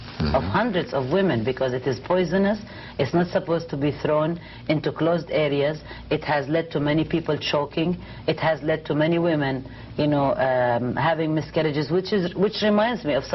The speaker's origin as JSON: {"language": "English", "region": "New York", "country": "United States", "said": "I come from New York."}